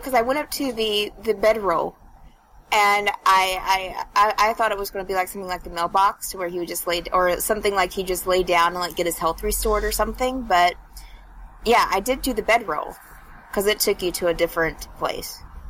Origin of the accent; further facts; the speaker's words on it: West Virginia, United States; Sorry. That's my accent. Sorry. That's what happens when you live in West Virginia for your entire life.